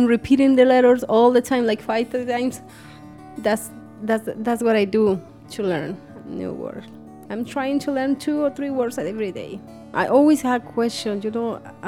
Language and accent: English; Guadalajara, Jalisco, Mexico; English is a second language; I'm from Guadalajara, Mexico. I have been living here for 12 years.